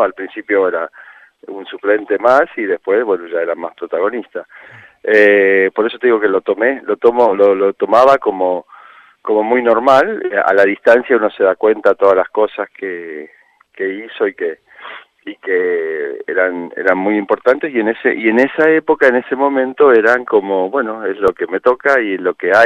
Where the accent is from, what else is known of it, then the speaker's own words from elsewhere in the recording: Argentina; also born or lived in England; now in Mallorca, Spain; yo me fui de Argentina hace 11 años. Estuve 5 años aquí en Mallorca y luego estuve 4 años en Inglaterra para volver aquí hace 2 años.